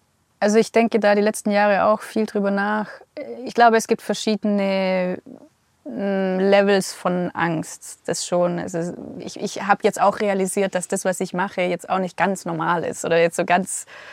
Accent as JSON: {"language": "German", "country": "Germany", "tie": "born or raised there", "said": "dass ich bin am Bodensee aufgewachsen, dass ich auf jeden Fall nah an den Bergen studieren möchte"}